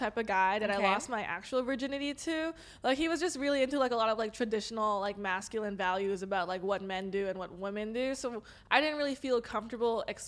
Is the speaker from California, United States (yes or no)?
yes; Los Angeles, California, United States; accent: Valley girl; I'm LA native, dude.